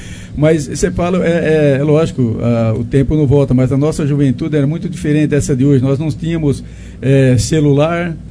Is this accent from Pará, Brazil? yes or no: no; Monte Alto, São Paulo, Brazil; born there; Nasci em Monte Alto, no bairro rural da Tabarana, no sítio.